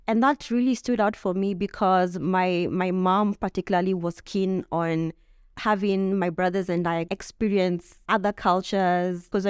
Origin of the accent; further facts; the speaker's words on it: Nairobi, Kenya; from Nairobi, Kenya. My parents are originally from Kitui, and I come from a tribe. Our clan is called Mbakanya, which means people who love meat.